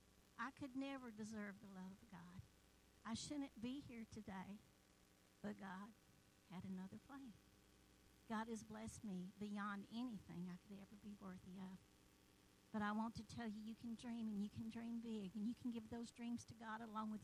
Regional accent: Tallapoosa, Georgia, United States; I'm from Tallapoosa, where people don't go to have a good life. It's where you go to hide. There's only like 400 folks there and 500 dogs

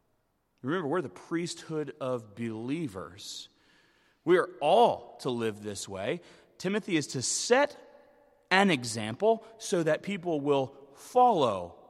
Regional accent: Northeast, United States; I don't have to tell anyone I'm from the Northeast.

